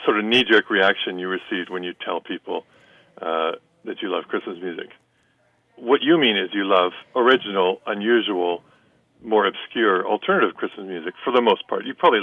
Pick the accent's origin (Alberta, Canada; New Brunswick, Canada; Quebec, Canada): Alberta, Canada; Calgary; now in Vancouver, Canada; I grew up in Calgary, Alberta, a prairie town. I moved back to the West Coast when I was 20 years old.